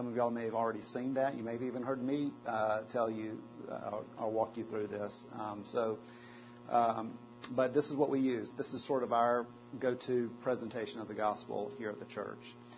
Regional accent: Georgia, United States; I grew up in South Georgia, went to Auburn, and then went to Westminster Seminary in Philadelphia, and was on a church staff in Birmingham for about 6 years after that.

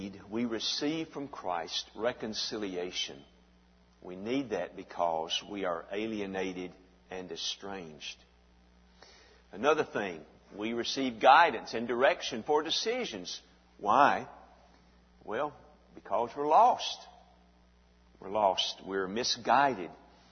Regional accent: Alabama, United States; I grew up hunting in North Alabama, and when we'd go deer and turkey hunting in Bankhead Forest, we did that for years

